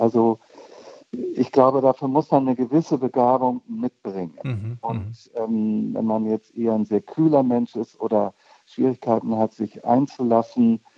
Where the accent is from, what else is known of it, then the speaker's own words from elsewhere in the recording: Hamburg, Germany; ich komme aus Hamburg und war eigentlich freier Kritiker, Übersetzer, Moderator, Redakteur und war promovierter Germanist und schon über 30